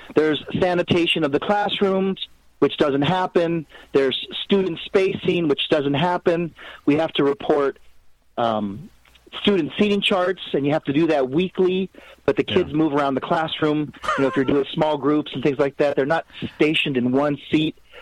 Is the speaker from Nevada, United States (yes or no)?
yes; Las Vegas, Nevada, United States; Well, I'm from Vegas, so I don't gamble.